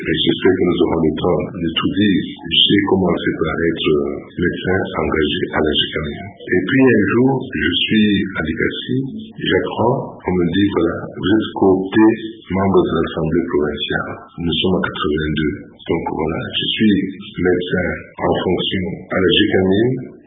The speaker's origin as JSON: {"language": "French", "town": "Lubumbashi", "region": "Haut-Katanga", "country": "DR Congo", "tie": "born or raised there", "said": "Je suis né à Lubumbashi, il y a longtemps, en 1942."}